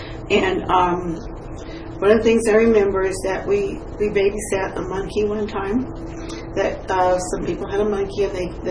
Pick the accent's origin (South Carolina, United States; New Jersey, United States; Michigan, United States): Michigan, United States; Detroit; born there; I was born in Detroit, Michigan, September 30th, 1948.